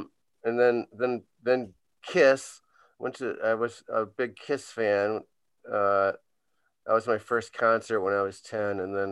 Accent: St. Louis Park, Minnesota, United States; also born or lived in Edina; I'm from Minneapolis or St. Louis Park in Edina. I grew up there. And so I lived in Minnesota my whole life.

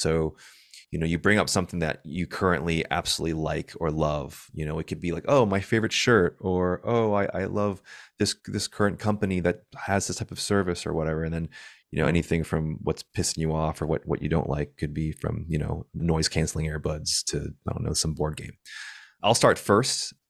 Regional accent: San Francisco, California, United States; I'm obviously from San Francisco.

